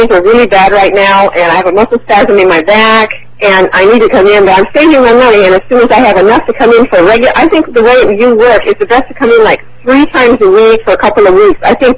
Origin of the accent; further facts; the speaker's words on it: Anaheim, California, United States; I'm from Anaheim.